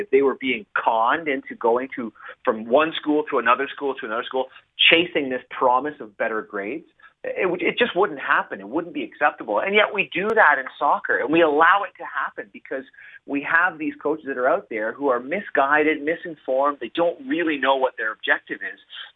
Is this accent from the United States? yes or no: no; Canada; I've always felt we've had an identity as Canadian players